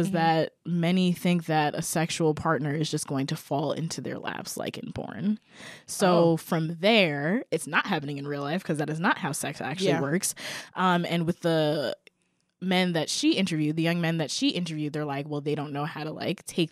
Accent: New York, United States; I'm from New York.

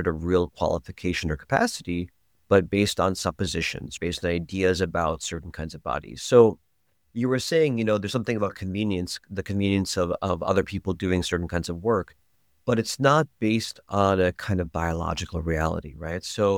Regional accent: Mexico; my family's from Indonesia, my family's from Mexico, I'm from Mexico, we can just handle this, right?

